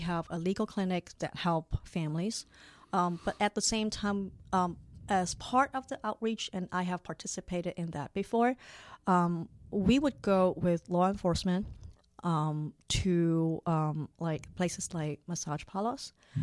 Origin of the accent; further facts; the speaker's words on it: Hong Kong; also born or lived in Wisconsin; now in Sacramento, United States; I grew up in Hong Kong. I was born and raised in Hong Kong.